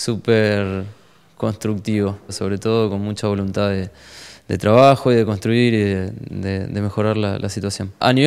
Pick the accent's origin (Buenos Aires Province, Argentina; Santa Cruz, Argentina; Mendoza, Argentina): Santa Cruz, Argentina; yo siempre Santa Cruz, orgulloso de ser santacruceño, a donde voy, a cualquier parte del mundo, siempre cuento que soy de Santa Cruz, de la Patagonia Argentina